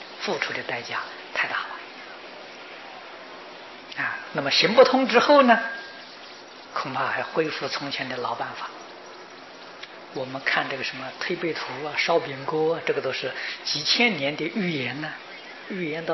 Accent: Taiwan; 今天我们台湾在试验民主制度

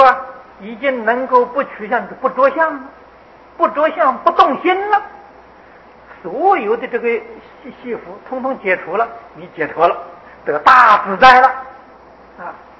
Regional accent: China; 就是我们中国人俗话讲读万卷书

